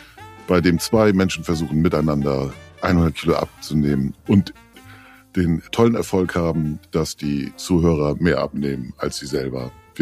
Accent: Kiel, Schleswig-Holstein, Germany; Ich bin Kieler, ne?

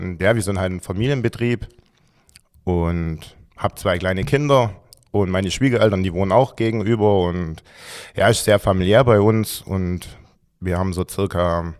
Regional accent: Gersten, Baden-Württemberg, Germany; Also ich komme eigentlich ursprünglich von Gersten, also von der Alb.

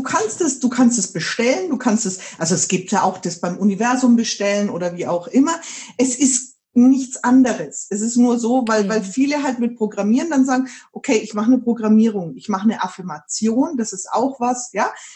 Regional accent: Bavaria, Germany; now in Neumarkt, Germany; Ich bin aus der Nähe von Nürnberg, ich wohne hier mit meiner Familie in Neumarkt

